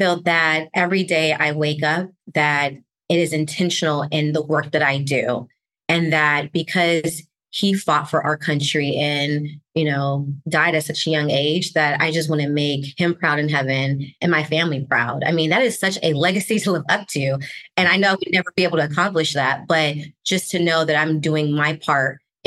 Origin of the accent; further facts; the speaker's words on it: California, United States; now in Atlanta, United States; my siblings, my sister, my brother, and we grew up in California. And I decided I wanted to go to New York to start my career and then came down here to Atlanta.